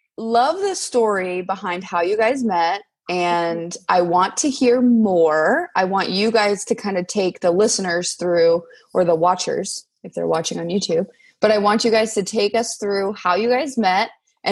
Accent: Florida, United States; I'm from Florida. I don't believe in using all of these gloves and bibs.

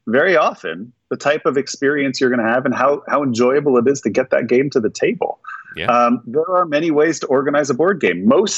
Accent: California, United States; when you're born and raised in California, you've lived here long enough, you never think it's done.

